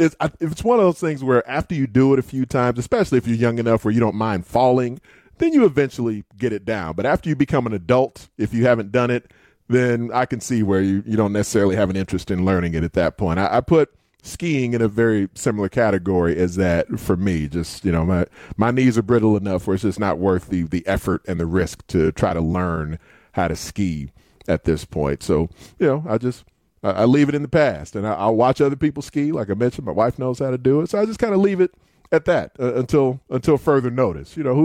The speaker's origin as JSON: {"language": "English", "town": "Bolingbrook", "region": "Illinois", "country": "United States", "tie": "born or raised there", "said": "It does seem to me that I know in the town I grew up in Bolingbrook"}